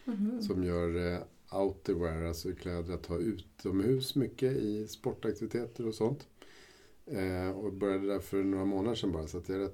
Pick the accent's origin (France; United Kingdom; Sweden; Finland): Sweden; Sollentuna, Stockholm County; Och jag i Sollentuna, norr om stan.